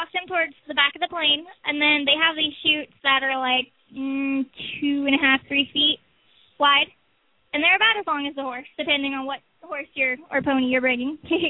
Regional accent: Fallbrook, California, United States; I'm from Fallbrook Pony Club in North San Diego County.

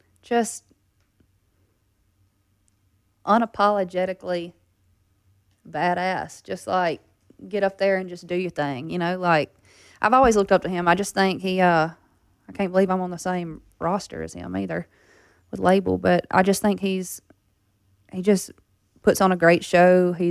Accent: Baskin, Louisiana, United States; I'm from Baskin.

